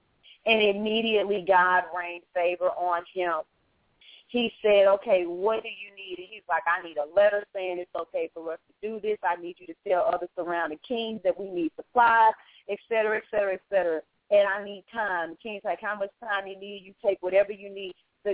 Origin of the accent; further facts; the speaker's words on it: St. Louis, Missouri, United States; And for those of you that don't know, we're from St. Louis.